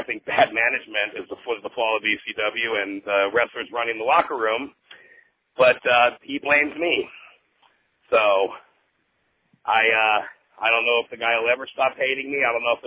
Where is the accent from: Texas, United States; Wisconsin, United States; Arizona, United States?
Arizona, United States; Jimmy was from my home state of Arizona.